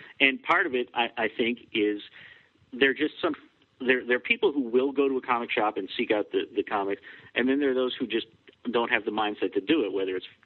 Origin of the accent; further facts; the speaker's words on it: Massachusetts, United States; also born or lived in New York; when I started reading comics, I was born in New York, and I remember walking down the street, and you'd see them on the newsstand, and you'd pick them up, or you'd see them in the grocery store. You know, when I grew up in Massachusetts